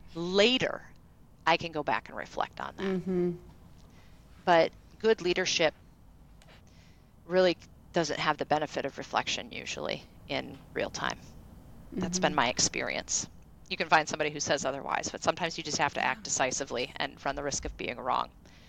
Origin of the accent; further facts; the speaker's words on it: Midwest, United States; I grew up in the Midwest.